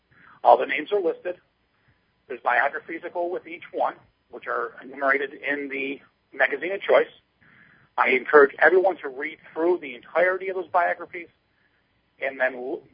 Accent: New York, United States; I first known Joe back after the 9/11 attacks in my home state here of New York.

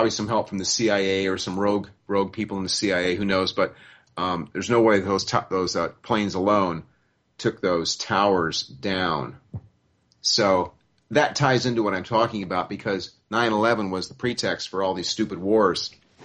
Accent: United States; I'm fond of saying that I'm an American who actually knows world geography and world history.

